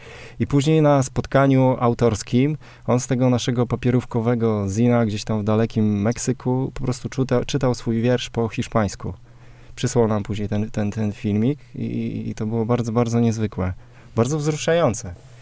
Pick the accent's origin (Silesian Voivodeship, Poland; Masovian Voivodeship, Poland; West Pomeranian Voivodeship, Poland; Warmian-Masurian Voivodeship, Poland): Warmian-Masurian Voivodeship, Poland; Olsztyn; na swoje miasto Olsztyn